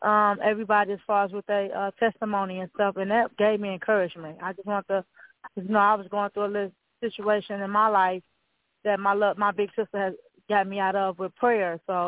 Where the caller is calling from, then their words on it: Milwaukee, Wisconsin, United States; I'm calling from Milwaukee, Wisconsin.